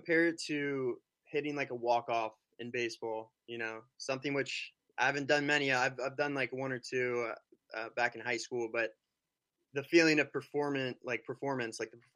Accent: Moraga, California, United States; I'm from Moraga, California. So it's a small town in the East Bay of San Francisco. The closest city is Walnut Creek.

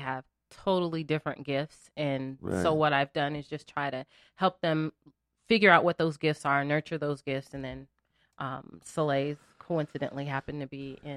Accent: San Jose, California, United States; now in Sacramento, United States; I was raised in San Jose, California

